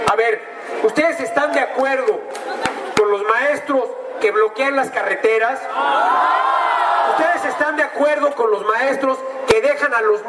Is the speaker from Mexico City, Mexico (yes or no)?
yes; Mexico City, Mexico; que yo como chilango lo envidio